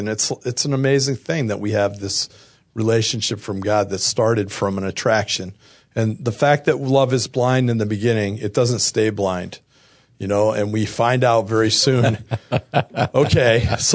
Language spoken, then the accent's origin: English; East Coast, United States; my wife was from the West Coast, I was from the East Coast. My family's here all the time.